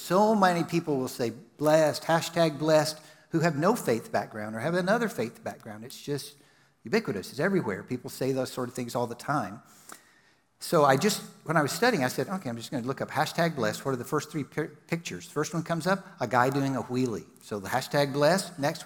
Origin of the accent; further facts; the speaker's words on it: Texas, United States; accent: Texan; last fall, I was in Texas, which is where I'm originally from. You can probably pick that up with my accent